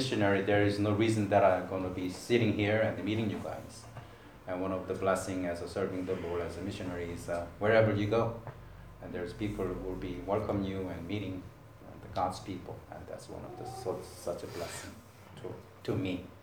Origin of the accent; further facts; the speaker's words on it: Maryland, United States; I grew up in Maryland and went there from, I guess, ninth grader. So went to the University of Maryland.